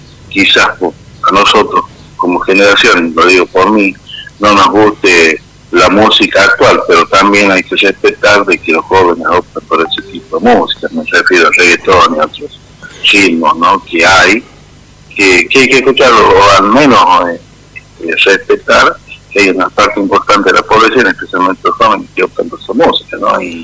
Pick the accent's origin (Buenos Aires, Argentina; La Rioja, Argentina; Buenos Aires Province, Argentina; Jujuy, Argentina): La Rioja, Argentina; siempre y cuando los riojanos respetemos, cantemos y reconozcamos esa canción